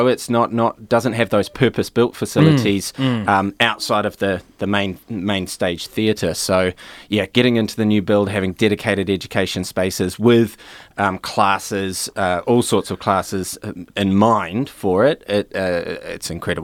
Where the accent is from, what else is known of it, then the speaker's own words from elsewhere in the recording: Christchurch, Canterbury, New Zealand; I'm from Christchurch, but had been living overseas for nearly 14 years.